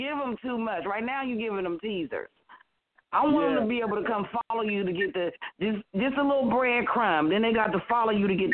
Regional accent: Ohio, United States; I'm from Ohio. I did not understand what they were saying.

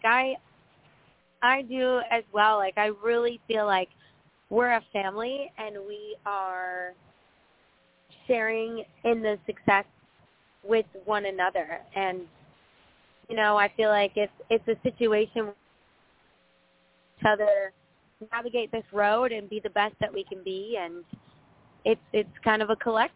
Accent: Wisconsin, United States; like I'm from Wisconsin, I'm a Wisconsin girl through and through.

